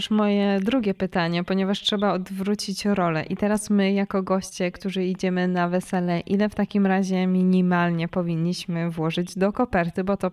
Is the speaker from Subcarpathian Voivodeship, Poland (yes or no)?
yes; Subcarpathian Voivodeship, Poland; Ja pochodzę z Podkarpacia, także myślę, że tam ten trend wciąż się utrzymuje.